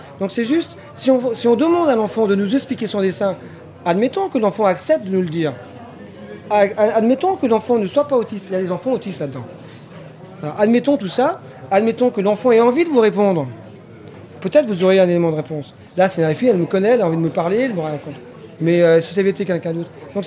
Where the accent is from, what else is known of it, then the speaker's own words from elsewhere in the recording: France; Moi, je vois ce dessin, je suis français, je connais pas.